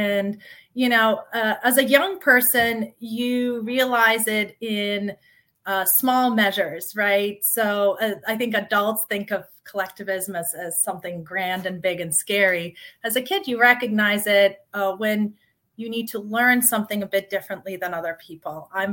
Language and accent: English; Odesa, Odesa Oblast, Ukraine; Well, the first thing I want to tell you is I was born in a beautiful city. It's called Odessa, Ukraine. It is a port city.